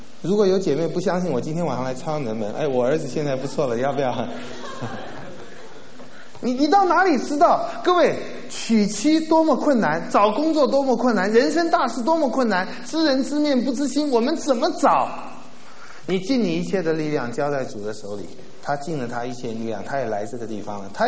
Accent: Taiwan; now in United States; 我从台湾来美国

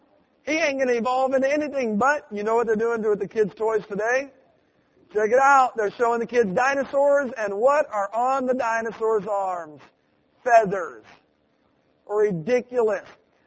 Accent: Illinois, United States; born there; But I was born in Illinois, corn country, and they got a lot of different kinds of corn.

